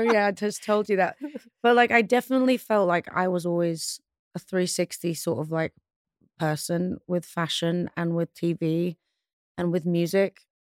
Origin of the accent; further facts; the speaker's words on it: London, United Kingdom; also born or lived in Kosovo; In Pristine, yeah. And then I moved to London when I was one. And yeah, that's kind of where it all happened.